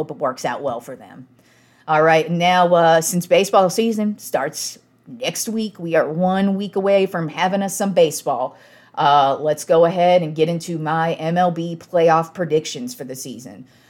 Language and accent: English; Reno, Nevada, United States; And it's funny, too, because I grew up in Reno and I absolutely hate Reno.